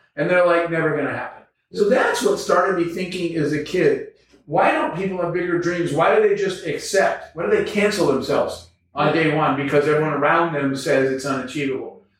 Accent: Arizona, United States; I've told this story before, that I grew up in the Arizona desert, kind of middle of nowhere, with a single mom who had three jobs and four kids. We were poor.

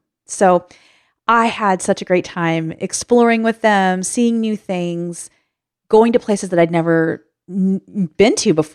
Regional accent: San Diego, California, United States; was a little bit comforting, but also a little bit outside of what I had known and seen already in my hometown of San Diego.

